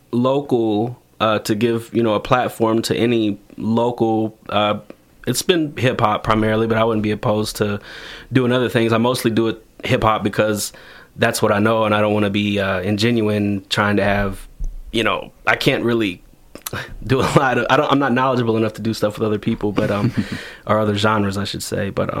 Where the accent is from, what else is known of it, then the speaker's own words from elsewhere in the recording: Frankfurt, Hesse, Germany; So she decided to move back to Frankfurt because that's where she was. We're both from Frankfurt, to be around family